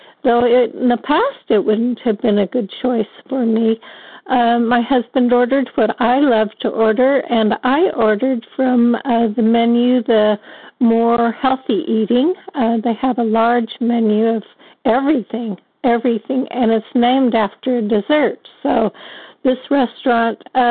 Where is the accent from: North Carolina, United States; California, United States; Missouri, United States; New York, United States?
California, United States; Thank you so much. I'm from California. I'm grateful to be here.